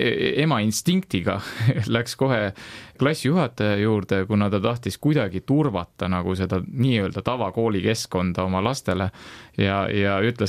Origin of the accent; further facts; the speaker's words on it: Rapla, Rapla County, Estonia; vahepeal nad sattusid ka minu kodulinna Raplasse, Rapla kirikusse